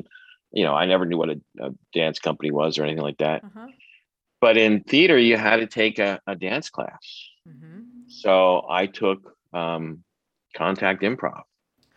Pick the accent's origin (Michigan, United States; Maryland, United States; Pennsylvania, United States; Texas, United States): Pennsylvania, United States; Philadelphia; And she had gone to Temple, and I'm from Philly.